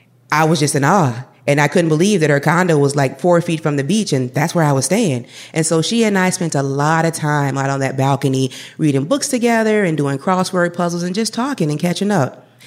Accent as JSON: {"language": "English", "town": "Madison", "region": "Wisconsin", "country": "United States", "tie": "born or raised there", "said": "So I grew up in Madison, where I primarily lived with my mom, and then I would spend weekends with my father."}